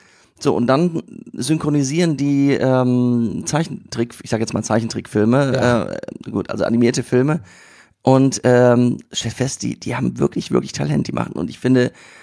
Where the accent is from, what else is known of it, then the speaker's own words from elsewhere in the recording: Berlin, Germany; Für mich als Berliner